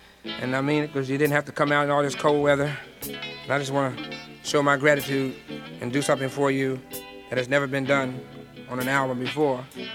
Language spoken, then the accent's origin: English; Philadelphia, Pennsylvania, United States; I wanted to always do my album or whatever in my hometown, but sometimes you don't get a break at home and you have to go out and prove yourself. And it was so beautiful coming back to Philadelphia in 1975 on November 18th